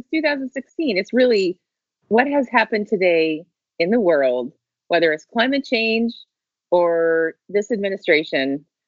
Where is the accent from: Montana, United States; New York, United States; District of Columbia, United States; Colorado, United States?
Montana, United States; And I would not have ever realized that I could have done the CIA job growing up in Montana.